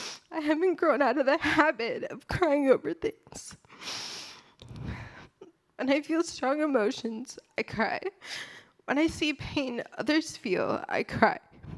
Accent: Chicago, Illinois, United States; I'm not quite a fan of the cold, despite growing up in Chicago.

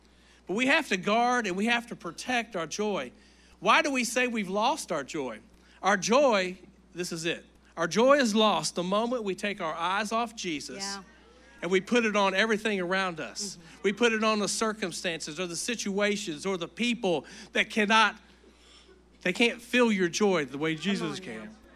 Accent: Kentucky, United States; I remember growing up where we grew up in Eastern Kentucky.

